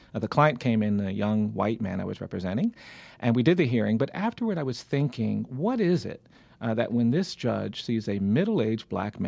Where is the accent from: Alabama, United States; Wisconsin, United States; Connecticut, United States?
Alabama, United States; Montgomery; We've got 59 markers and monuments to the Confederacy in my hometown of Montgomery, and nary a word about slavery.